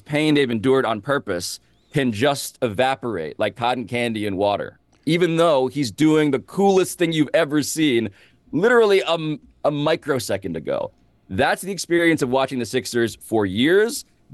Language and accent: English; New York, United States; I grew up in New York. I left the Knicks as a fan base because of James Dolan.